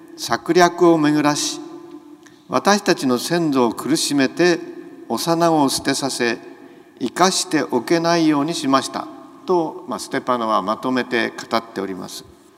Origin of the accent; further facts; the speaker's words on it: Tokyo, Japan; 昭和16年の11月生まれで、太平洋戦争が始まる、まあ、数週間前に、東京で生まれました。